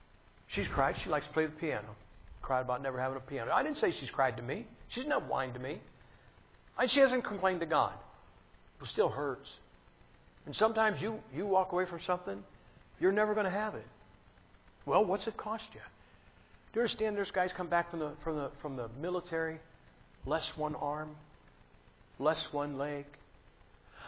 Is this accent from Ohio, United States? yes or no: yes; Massillon, Ohio, United States; Now, I am from Massillon, Ohio.